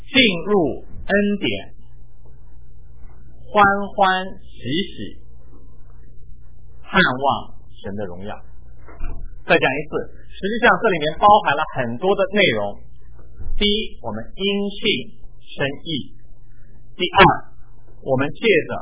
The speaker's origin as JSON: {"language": "Chinese", "country": "China", "moved": "as an adult", "lives_now": "United States", "said": "好像我当年来到美国求学的时候，拎着两个皮箱，攥着两个拳头就来到美国。"}